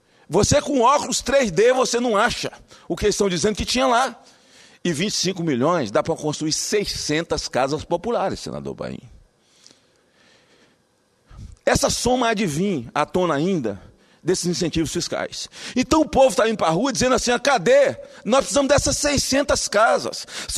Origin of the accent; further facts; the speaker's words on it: Espírito Santo, Brazil; De falar do meu estado. Porque um estado que tem tanto dinheiro para dar para empresário, porque é o paraíso dos incentivos fiscais. É o Espírito Santo.